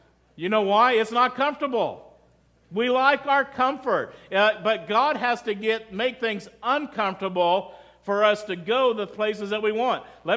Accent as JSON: {"language": "English", "region": "Texas", "country": "United States", "tie": "born or raised there", "said": "I think most of you know I'm a Texas boy. I grew up in West Texas. That's where I'm from."}